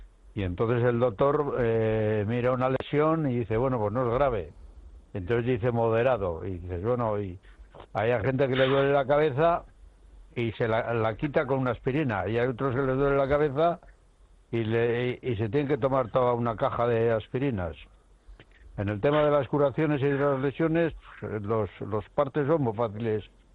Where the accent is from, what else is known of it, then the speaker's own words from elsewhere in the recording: Barakaldo, Basque Country, Spain; Es importante porque yo soy de Baracaldo